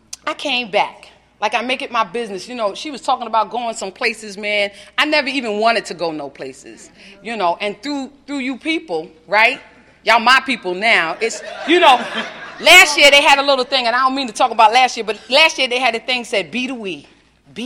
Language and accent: English; New York, United States; I come from the New York area, and please, they act like they from the Bahamas, you know, soon come.